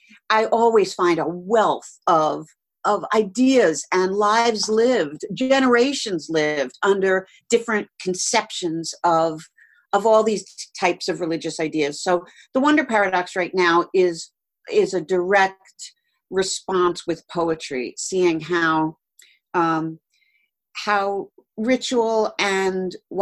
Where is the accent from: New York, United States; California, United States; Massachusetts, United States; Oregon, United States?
New York, United States; I grew up on Long Island and in around New York City, so I knew a lot of Catholic kids, and I suppose more than you would in the middle of the country.